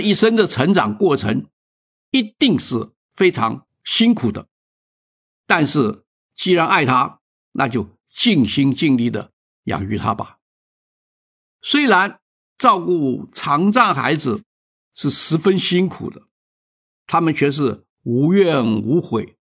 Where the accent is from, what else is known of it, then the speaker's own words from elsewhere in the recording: Fujian, China; 在我的老家福建呢